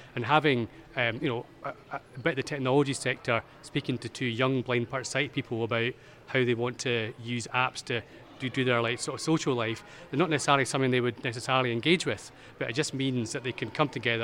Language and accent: English; Glasgow, Scotland, United Kingdom; perhaps because I'm from Glasgow and it's Glasgow University